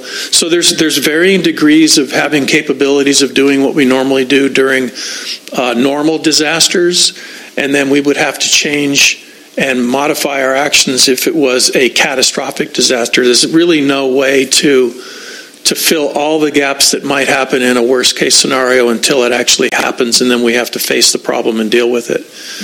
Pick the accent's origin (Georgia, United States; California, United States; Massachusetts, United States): California, United States; I come from Santa Barbara County, spent a long time there, where we had disasters every other day